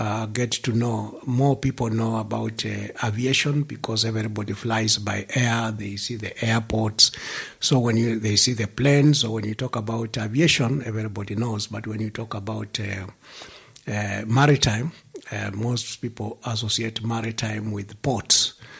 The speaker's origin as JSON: {"language": "English", "country": "Kenya", "said": "I'm a Kenyan"}